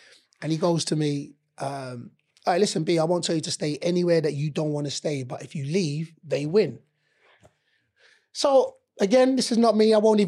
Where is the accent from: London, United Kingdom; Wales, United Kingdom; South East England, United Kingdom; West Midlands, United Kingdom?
London, United Kingdom; So I'm 18, born and raised in London.